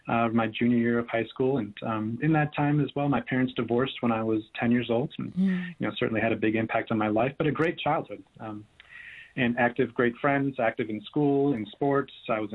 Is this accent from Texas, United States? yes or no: no; Wisconsin, United States; Growing up in Northeast Wisconsin, if you Google the 10 drunkest counties in the United States, you'll see a heat map of exactly where I grew up.